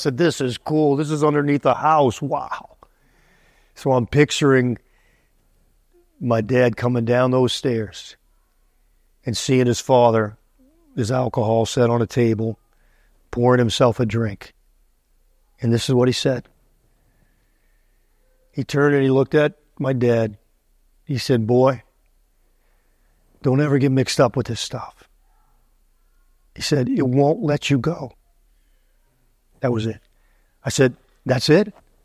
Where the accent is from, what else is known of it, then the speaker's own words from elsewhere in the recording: New Orleans, Louisiana, United States; as a kid growing up in New Orleans, we had no basements.